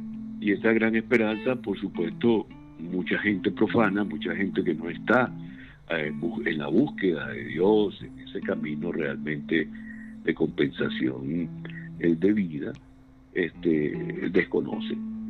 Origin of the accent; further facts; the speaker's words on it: Venezuela; yo en mi país de origen, Venezuela, hoy en día está pasando algo verdaderamente desesperante